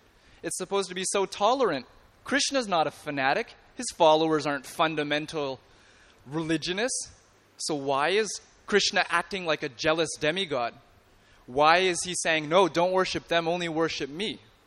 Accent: Canada; as an outsider to this whole tradition, having been born and raised in Canada

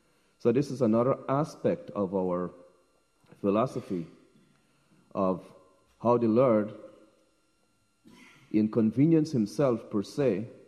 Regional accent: Essequibo, Guyana; my hometown, where I grew up in Krishna consciousness, back in Guyana, Essequibo.

